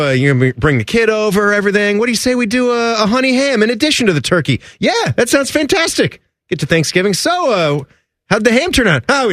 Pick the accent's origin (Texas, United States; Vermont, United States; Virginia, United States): Virginia, United States; They started that franchise a stone's throw from where I grew up in Virginia.